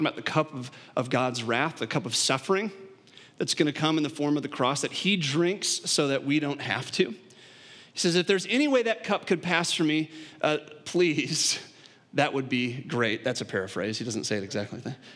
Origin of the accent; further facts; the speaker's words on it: Illinois, United States; I grew up in Western Illinois. I'm not a Cubs fan.